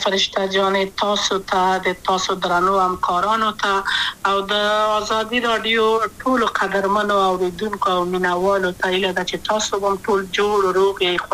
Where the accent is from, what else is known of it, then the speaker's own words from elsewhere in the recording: Kabul, Afghanistan; also born or lived in Wardak; زه خو اصلا د وردګو ولایت یم د پلار می د وردګو ولایت ته خلګنسم چې دلې د کابل په تخت پل سیمه کې یم او لویا شویم کابل که یم